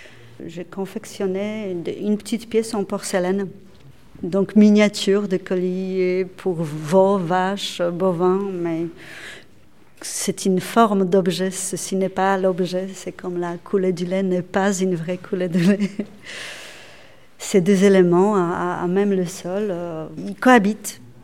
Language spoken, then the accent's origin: French; Poland; Je suis polonaise, oui.